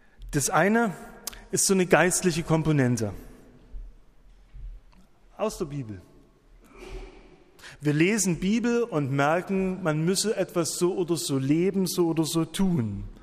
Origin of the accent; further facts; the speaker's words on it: Schneeberg, Saxony, Germany; Ich bin so im Zentralerzgebirge aufgewachsen, in Schneeberg.